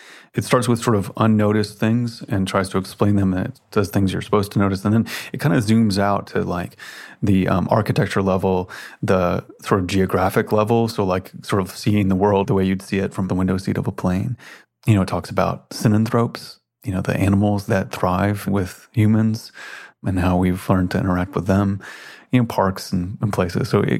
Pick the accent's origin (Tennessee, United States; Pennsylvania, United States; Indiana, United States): Tennessee, United States; Memphis; I spent a lot of time growing up in Memphis, Tennessee, and the streets are kind of muddy brown.